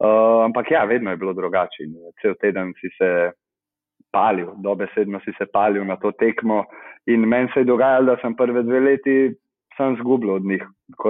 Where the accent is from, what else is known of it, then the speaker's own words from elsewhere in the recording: Ljubljana, Central Slovenia, Slovenia; jaz sem iz Ljubljane in Jaz sem pač Žabar